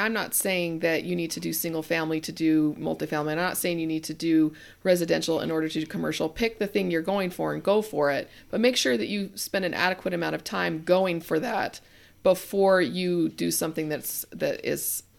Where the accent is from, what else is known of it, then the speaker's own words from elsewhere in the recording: Washington, United States; I'm from Washington, so we say you guys to mean girls all the time.